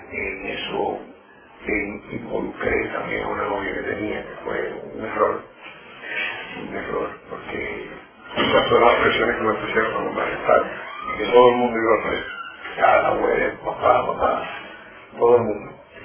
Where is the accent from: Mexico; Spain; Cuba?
Cuba; moved away; ya desde que yo salí de Cuba, ya yo estaba en la lucha armada